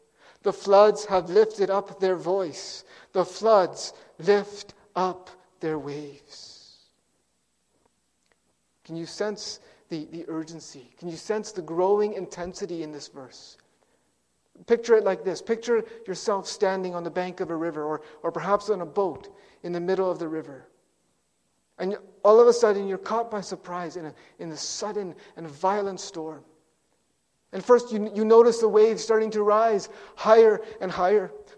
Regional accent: British Columbia, Canada; I grew up in the Fraser Valley in BC there

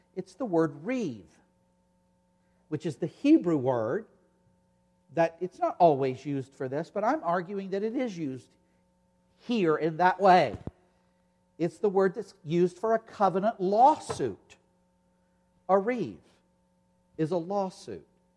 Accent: the South, United States; And I come from the South, where not only are you told no problems, but you're told, honey, I just love you so much.

